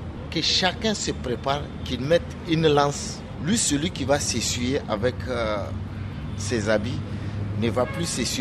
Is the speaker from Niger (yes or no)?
yes; Dosso, Niger; born there; Donc, vous avez ma région natale qui est Dosso, qui est un sultanat.